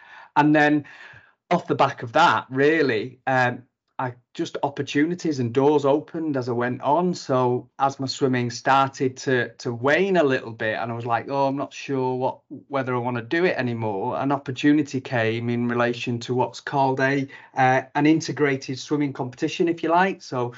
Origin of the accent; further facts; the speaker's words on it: Salford, North West England, United Kingdom; So I'm from Salford originally, and I've never really moved out the place.